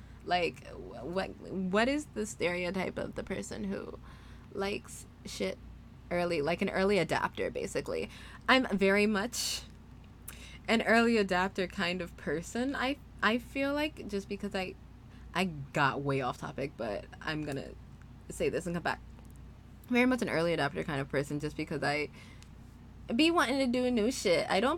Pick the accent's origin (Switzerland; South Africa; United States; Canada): United States; the South; accent: southern; Just like saying nigga, just like using my southern accent sometimes.